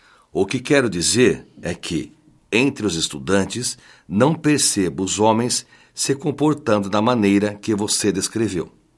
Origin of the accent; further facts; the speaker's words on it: Northeast Region, Brazil; born there; Os telefonemas que recebemos no Nordeste do país, onde nasci.